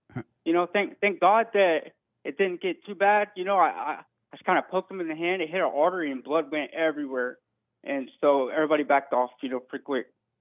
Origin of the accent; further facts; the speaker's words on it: Texas, United States; Honestly, when I was young, I grew up in the South, small town Texas